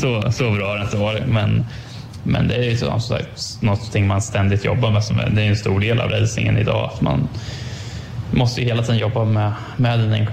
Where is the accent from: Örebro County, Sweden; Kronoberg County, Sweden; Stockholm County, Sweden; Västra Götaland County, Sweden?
Örebro County, Sweden; Örebro; Och vi är båda från Örebro liksom.